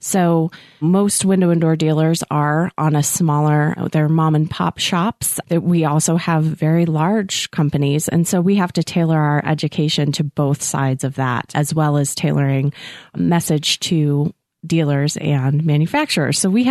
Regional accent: Golden, Colorado, United States; I grew up in Golden, Colorado, though, so I'm also a Coors Light gal.

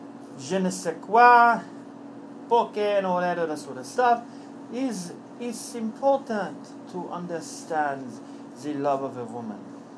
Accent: New York, United States; accent: New York; And my New York accent comes off as a bit exaggerated.

